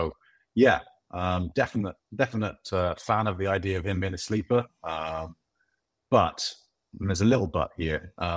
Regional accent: United Kingdom; I'm British, right?

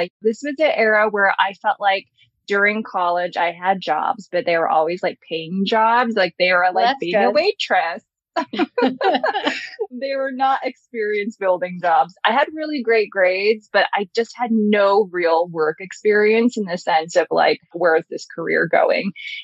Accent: Federal Way, Washington, United States; I grew up in Seattle area in a town called Federal Way, which is south of Seattle.

